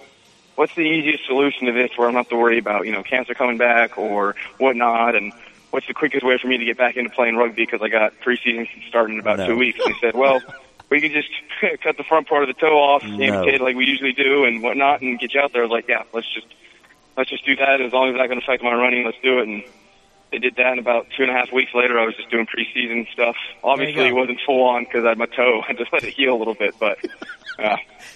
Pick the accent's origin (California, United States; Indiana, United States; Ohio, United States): California, United States; No accent for me. I'm from California, so.